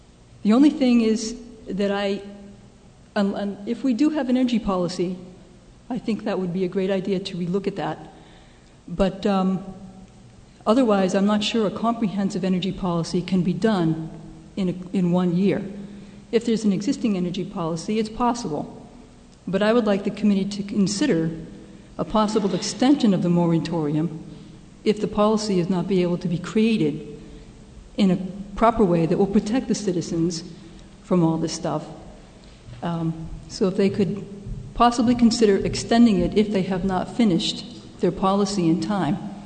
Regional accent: Colebrook, United States; I am from Colebrook.

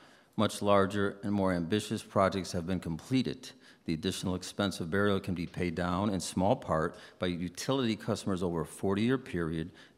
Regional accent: Vermont, United States; I, for one, will vacation in my home state of Vermont or to travel to Maine.

